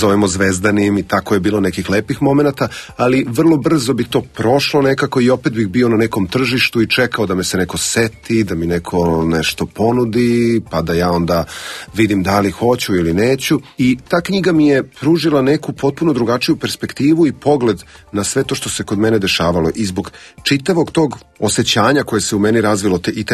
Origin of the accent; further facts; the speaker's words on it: Serbia; ja sam iz Srbije i na mene je ova knjiga snažno uticala